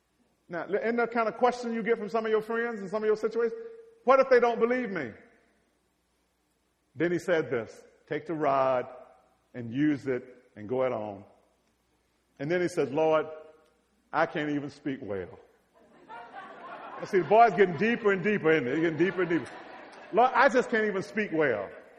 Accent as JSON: {"language": "English", "region": "Mississippi", "country": "United States", "tie": "born or raised there", "said": "I am still dealing with the fact that I grew up in Mississippi thinking that black folk were inferior."}